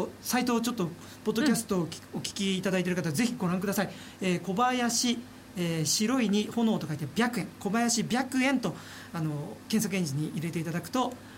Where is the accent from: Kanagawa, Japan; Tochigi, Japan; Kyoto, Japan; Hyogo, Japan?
Kanagawa, Japan; Yokohama; ほら俺は浜っ子だからさ。